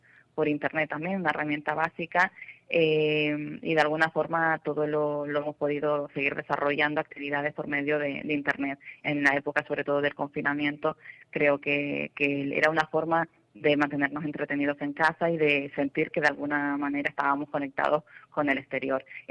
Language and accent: Spanish; Canary Islands, Spain; Tengo que decir que, bueno, procedo de Canarias, especialmente Gran Canaria.